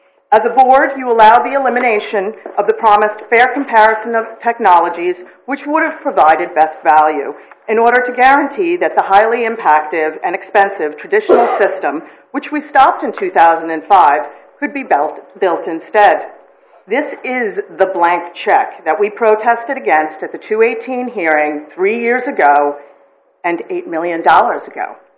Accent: Los Osos, California, United States; from Los Osos.

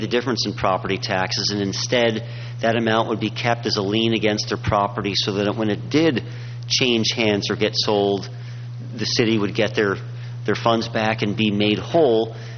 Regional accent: Connecticut, United States; but I grew up mostly in Connecticut

